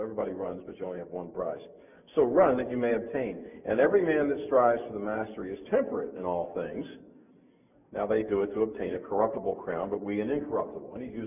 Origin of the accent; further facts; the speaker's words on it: Maryland, United States; also born or lived in Frederick County, Maryland; where I grew up in Baltimore County, Maryland, there were a lot of sinkholes.